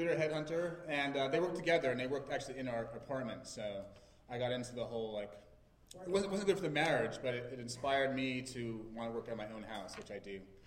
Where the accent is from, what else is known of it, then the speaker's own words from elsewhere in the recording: New York City, New York, United States; Yes, I grew up in New York City.